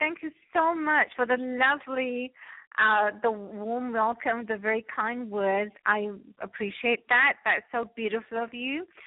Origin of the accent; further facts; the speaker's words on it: England, United Kingdom; now in Canada; I always loved dancing, and I didn't get the opportunity when I was, as a kid growing up in England. But I, when I came to Canada is when I first started